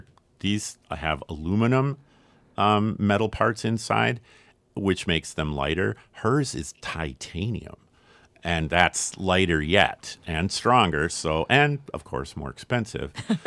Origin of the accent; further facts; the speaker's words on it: St. Paul, Minnesota, United States; When I was a kid, I grew up in St. Paul. We could see quite a few stars right from my front yard.